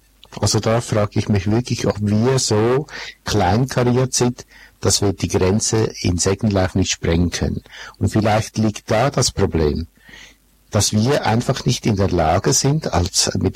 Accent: Switzerland; Müsste ich dann sagen, sind wir Schweizer ein Volk von Egomanen?

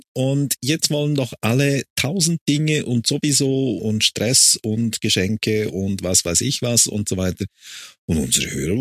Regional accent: Switzerland; Wir sind Schweizer, langsam wir Schweizer.

